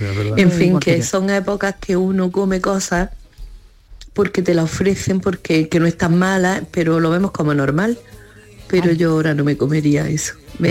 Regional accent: Granada, Andalusia, Spain; de Granada.

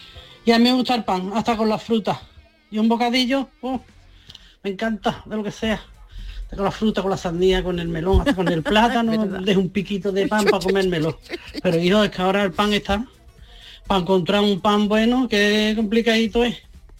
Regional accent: Marchena, Andalusia, Spain; born there; Yo soy ya nací en Marchena, mi mamá me viene muy chiquitita. Pero yo tengo eso arraigado ya.

